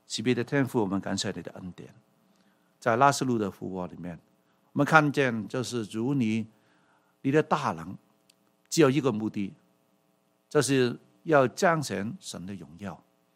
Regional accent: Hong Kong; 38年前，我们香港人好几百万人

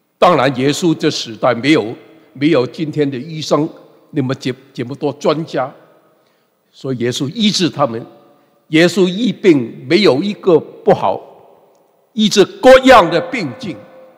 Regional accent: Hong Kong; 我的客家话还不是很多，但是我小的时候在香港住在一个客家人的地区，所以我听懂一点。

